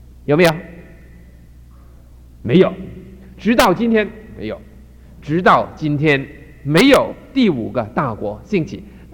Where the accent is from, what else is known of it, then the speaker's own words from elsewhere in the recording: China; 我想，我也相信神在我们中国人的身上有他自己的旨意。